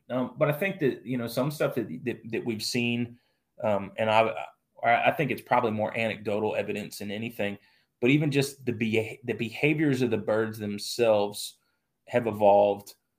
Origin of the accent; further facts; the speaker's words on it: Delaware, United States; I grew up in Delaware, so not really a state that's known for bustling populations of turkeys